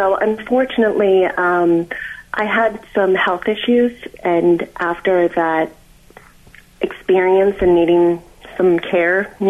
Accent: Syosset, New York, United States; I grew up in Syosset, Long Island. It was a very high-achieving high school.

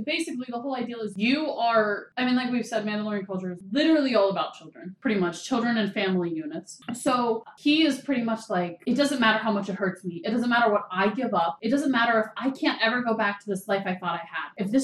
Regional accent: Cincinnati, Ohio, United States; We're from Cincinnati, Ohio.

